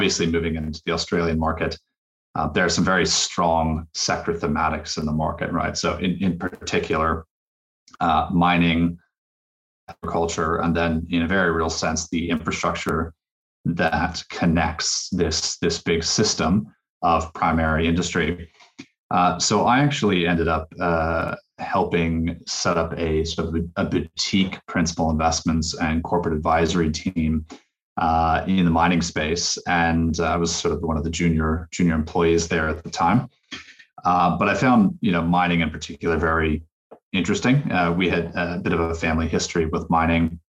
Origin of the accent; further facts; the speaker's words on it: United States; also born or lived in United Kingdom; I'm from North America, grew up in the U.S., went to school on the West Coast, and ended up going to school internationally.